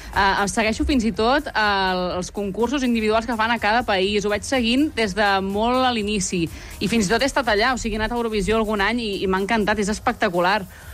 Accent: Sabadell, Catalonia, Spain; aquí a Sabadell, que jo soc de Sabadell

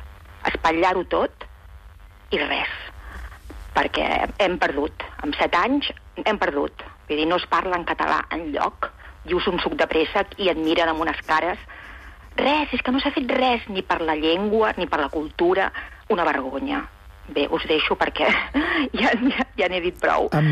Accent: Barcelona, Catalonia, Spain; Jo soc de Barcelona ciutat

